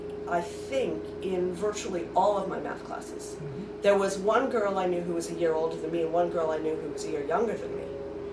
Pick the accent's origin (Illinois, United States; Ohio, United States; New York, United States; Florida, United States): New York, United States; New York City; I did. I grew up in Manhattan.